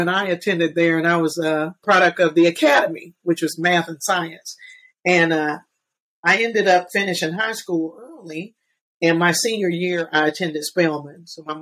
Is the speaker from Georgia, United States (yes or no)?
yes; Atlanta, Georgia, United States; And luckily, I'm born and raised in Atlanta. My parents were well grounded here.